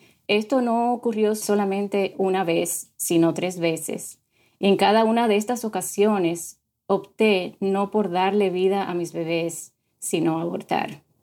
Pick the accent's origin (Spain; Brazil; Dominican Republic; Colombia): Dominican Republic; now in Miami, United States; como dice Patricia, vivo en la ciudad de Miami, Florida. Soy de origen dominicana.